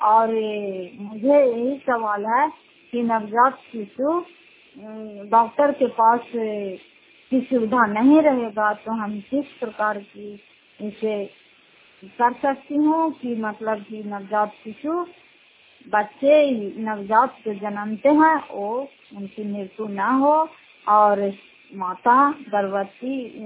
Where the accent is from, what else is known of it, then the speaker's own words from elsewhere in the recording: Fatehpur, Bihar, India; घर फतेहपुर, पंचायत मकरौता, जिला नालंदा, करार पछवा ब्लॉक की निवासी हूँ।